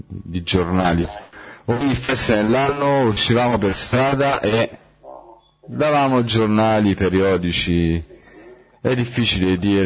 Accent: Ecuador; sono dell'Ecuador. La mia domanda è riguarda la divulgazione. I miei amici dell'Ecuador mi chiedono come è la divulgazione, perché la situazione in Ecuador non è come in Europa, non c'è internet

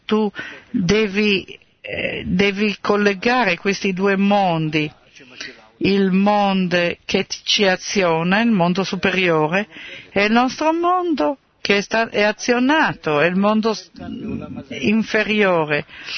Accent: Canada; Io vengo dal Canada e sono ospite qua.

